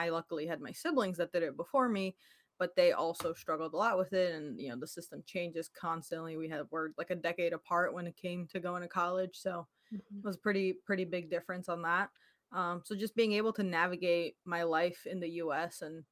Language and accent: English; Poland; I grew up in Poland, and I would go there every single summer.